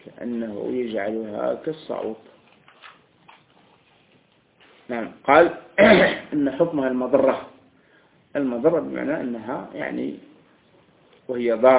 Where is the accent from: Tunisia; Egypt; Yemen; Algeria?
Algeria; عندنا في الجزائر